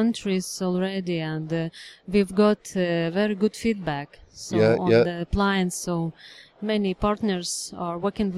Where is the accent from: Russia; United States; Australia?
Russia; Yes, I'm from Russia.